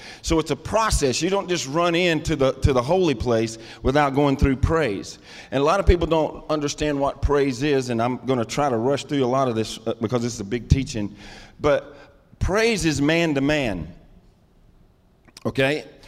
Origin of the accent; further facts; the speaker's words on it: Texas, United States; I did come by way of Placentia, but I'm from Texas. And so the difference between me and Pastor David is he says Ewens, and we say y'all.